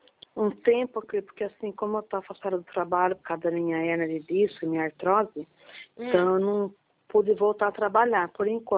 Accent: Piracicaba, São Paulo, Brazil; Tá. Sou de Piracicaba.

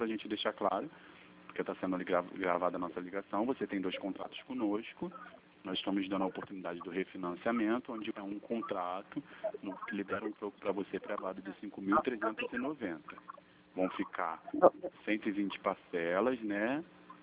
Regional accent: Rio de Janeiro, Brazil; Sim, nós somos do Rio de Janeiro, da capital mesmo.

